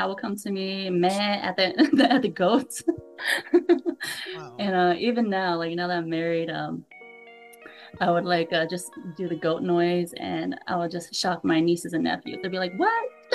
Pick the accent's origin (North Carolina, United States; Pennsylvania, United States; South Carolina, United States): North Carolina, United States; Well, I moved here in Michigan in like 2012, one of the worst winters ever. But before that, just being in North Carolina, it was chill.